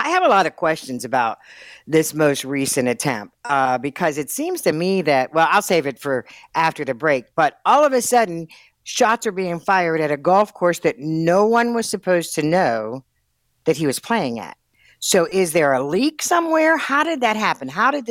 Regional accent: Pittsburgh, Pennsylvania, United States; for those of us who were born in Pittsburgh, born and bred in Pittsburgh, we bleed black and gold.

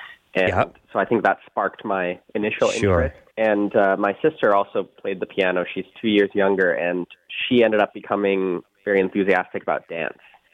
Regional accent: Salmon Arm, British Columbia, Canada; opted to return to my home province for my master's degree.

